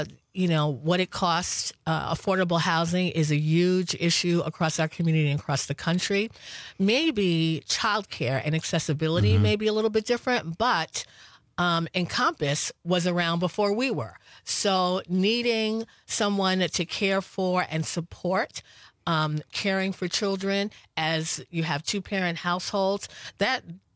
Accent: New York City, New York, United States; I grew up in New York City.

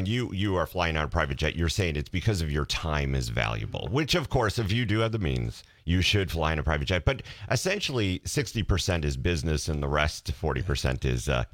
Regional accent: Green Bay, Wisconsin, United States; the great thing about living and growing up in Green Bay

